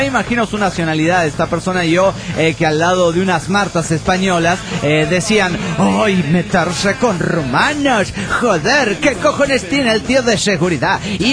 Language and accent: Spanish; Mexico; accent: Mexican; now in Chile; Me ha resultado medio eficaz para mantener mi acento mexicano.